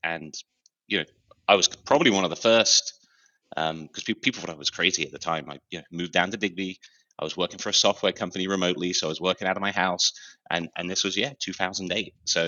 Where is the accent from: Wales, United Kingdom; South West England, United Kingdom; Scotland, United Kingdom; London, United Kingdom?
South West England, United Kingdom; Bournemouth; moved away as an adult; now in Canada; Born and raised in Bournemouth in the UK, and spent my early adulthood there till I was 25 when I moved to Canada in 2005. Went to school in Bournemouth University